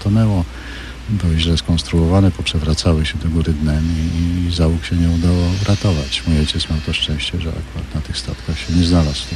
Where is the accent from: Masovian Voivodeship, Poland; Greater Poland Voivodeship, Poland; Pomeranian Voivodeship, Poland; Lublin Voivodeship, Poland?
Pomeranian Voivodeship, Poland; Gdańsk; Urodziłem się w Oliwie i tam się wychowywałem, potem we Brzeszczu, w Dolnym Brzeszczu.